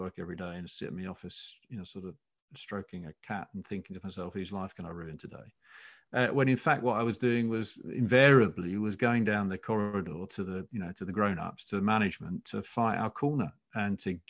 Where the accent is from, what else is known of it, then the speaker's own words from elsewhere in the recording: East of England, United Kingdom; I grew up in Essex, right? And I think it's a bit of an Essex thing as well.